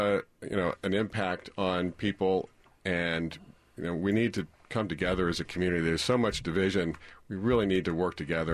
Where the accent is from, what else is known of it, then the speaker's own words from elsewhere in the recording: Leesburg, Virginia, United States; That's my hometown.